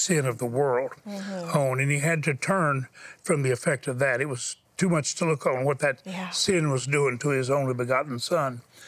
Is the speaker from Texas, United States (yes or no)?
yes; Houston, Texas, United States; she lives in Houston, where I was born in Houston. We met in Pasadena. Pasadena is a suburb of Houston. We actually got married there. I was called to preach there. So she's real close to where we were in high school in Houston